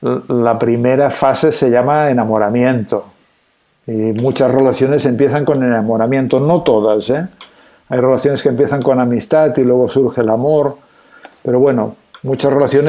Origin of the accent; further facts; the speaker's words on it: Catalonia, Spain; me invitaron a un programa de televisión aquí en mi tierra, en Cataluña